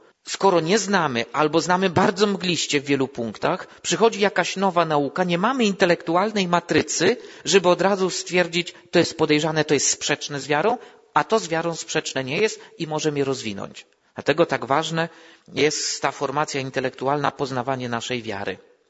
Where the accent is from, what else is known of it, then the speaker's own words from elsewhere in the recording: Węgrów, Masovian Voivodeship, Poland; Pochodzę z Węgrowa, nieduża miejscowość, kilkadziesiąt kilometrów na wschód od Warszawy. Studiowałem teologię w Siedlcach.